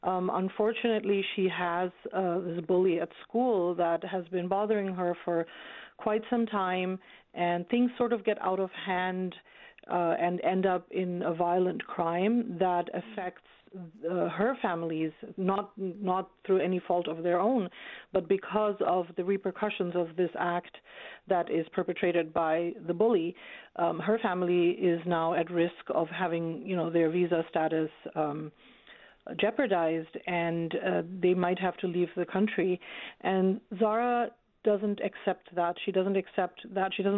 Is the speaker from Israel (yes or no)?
no; Bangladesh; moved away as an adult; now in Canada; And my husband and I from two different countries. He's from India. I'm from Bangladesh.